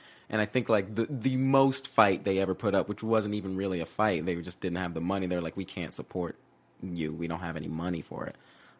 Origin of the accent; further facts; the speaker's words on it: Georgia, United States; oh, we're from Georgia, you know, we don't know about the big city.